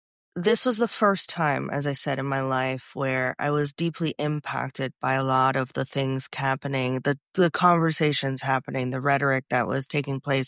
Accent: Canada; And I grew up in Canada.

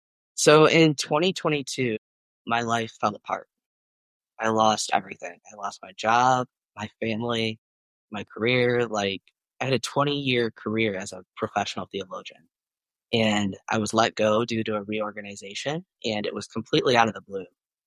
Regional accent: Midwest, United States; now in Boulder, United States; No, I'm originally from the Midwest of the United States, but I live in Boulder, Colorado.

